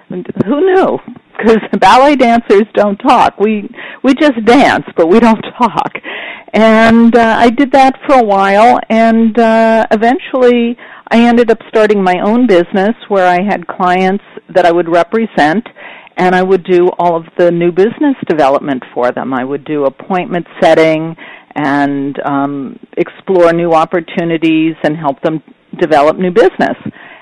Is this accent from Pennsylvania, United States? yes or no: yes; Pennsylvania, United States; now in New York City, United States; I grew up in Pennsylvania, and I moved to New York City to dance when I was a teenager.